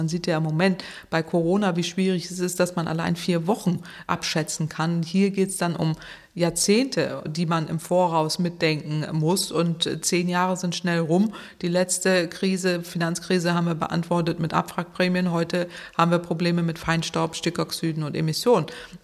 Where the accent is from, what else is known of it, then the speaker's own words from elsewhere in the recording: Northwest Germany, Germany; Ich komme aus dem Nordwesten Deutschlands, da gibt es ganz viel Gegenwind.